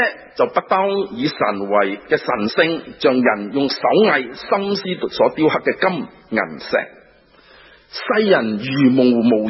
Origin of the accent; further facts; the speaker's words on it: Guangdong, China; accent: Cantonese; 我们广东话叫花生友。